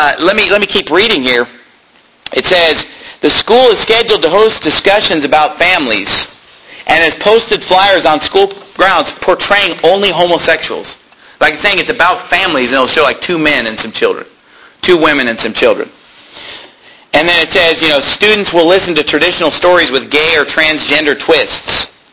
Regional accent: Sacramento, California, United States; I'm from Sacramento, California, which is about an hour away, hour and a half away.

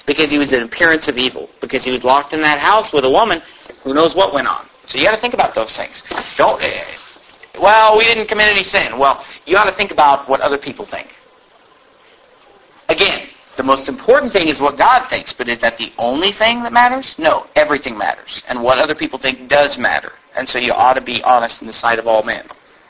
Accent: Sacramento, California, United States; in my church that I grew up in Sacramento

